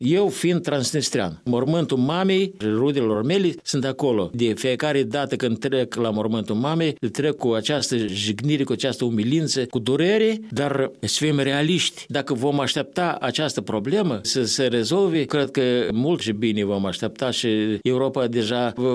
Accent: Moldova; Ba noi suntem basarabeni, ba noi suntem moldoveni, ba suntem români, ba nu știu cine.

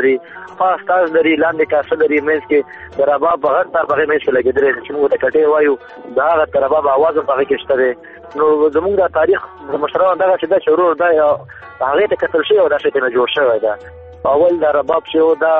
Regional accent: Baghlan, Afghanistan; زه د بغلان د ولایت يم. بغلان عمر 23 کال دی

